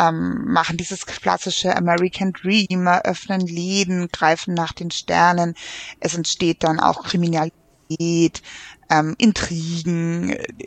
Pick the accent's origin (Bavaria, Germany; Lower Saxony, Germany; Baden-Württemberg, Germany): Baden-Württemberg, Germany; Aber ich bin auch Schwäbin.